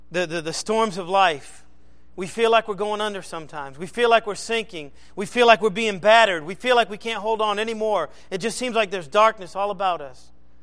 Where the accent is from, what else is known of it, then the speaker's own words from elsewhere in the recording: Gloucester, Massachusetts, United States; I'm from the New England area. I'm from Massachusetts, Gloucester, to be exact. And it's very common for men to go out to sea in ships and not come back.